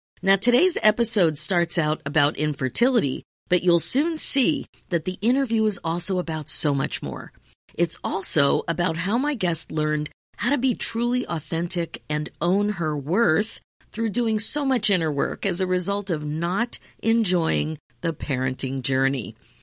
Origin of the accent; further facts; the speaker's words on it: Lansdale, Pennsylvania, United States; I'm from Lansdale, Pennsylvania, which is also a suburb. So that was super cool. Fun. Pennsylvania girls are on the podcast today.